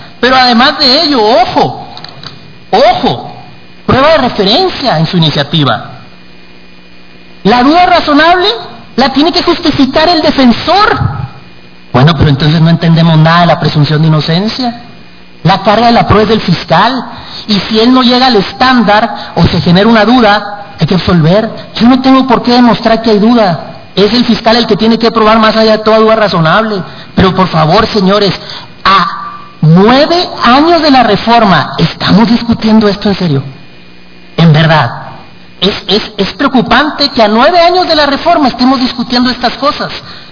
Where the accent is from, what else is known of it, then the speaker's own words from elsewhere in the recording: northern Mexico, Mexico; se los digo con mucho respeto y como buen norteño